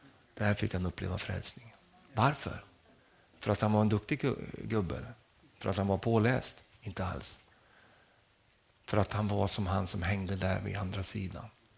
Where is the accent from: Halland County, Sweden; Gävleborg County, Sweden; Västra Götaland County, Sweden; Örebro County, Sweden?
Örebro County, Sweden; Finnerödja; Och vi växte upp här borta i Finnrödiga.